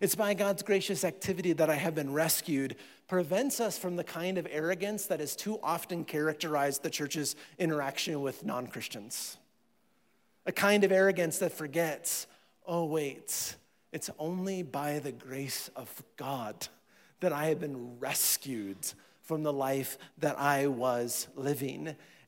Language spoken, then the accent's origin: English; Iowa, United States; now in Colorado, United States; could we just like fudge the lines a little bit and say I'm from Minnesota, but I'm from Iowa. But I'm not of there anymore. I'm of Colorado now.